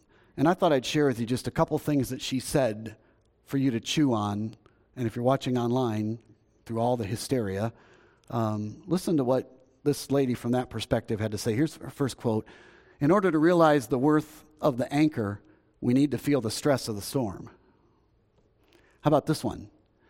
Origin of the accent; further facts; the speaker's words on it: United States; And I can tell you right now, as an American, I have never seen in my lifetime a time where the American culture as a whole is gripped by fear.